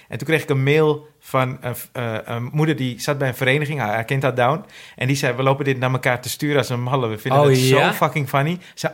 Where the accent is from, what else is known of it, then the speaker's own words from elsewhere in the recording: Netherlands; ik kom ook uit Nederland. Ik ben gewoon op vakantie.